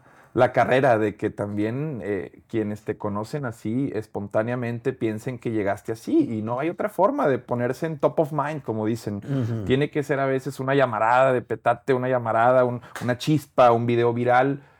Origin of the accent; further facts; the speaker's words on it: Monterrey, Nuevo León, Mexico; en el medio tradicional allá en mi ciudad de Monterrey.